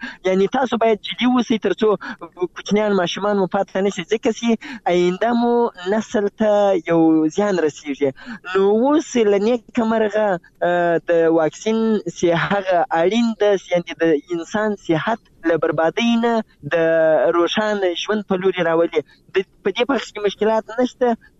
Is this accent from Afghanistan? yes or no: yes; Zabul, Afghanistan; زه د زابل یم او پرون له زابل نه بله ورځ رالم تقریبا.